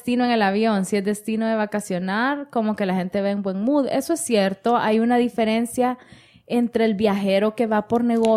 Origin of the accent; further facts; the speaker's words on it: El Salvador; y que soy del Salvador y que aquí, que allá